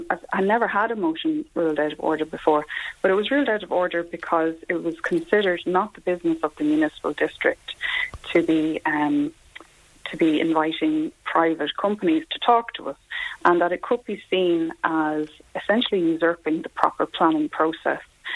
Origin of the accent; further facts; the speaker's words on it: Celbridge, Kildare, Ireland; I used to do lessons in St. Raphael's when I was growing up in Selbridge